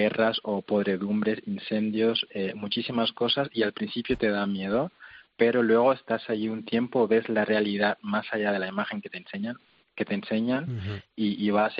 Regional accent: Las Palmas, Canary Islands, Spain; born there; yo nací en España, en Las Palmas, y tenía un NIE

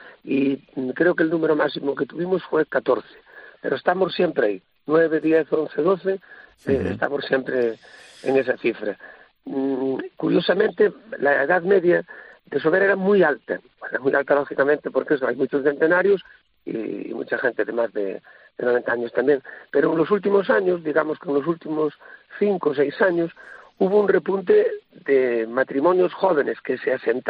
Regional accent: Galicia, Spain; aunque somos de Lugo, tenemos la ciudad de Ourense mucho más cerquita.

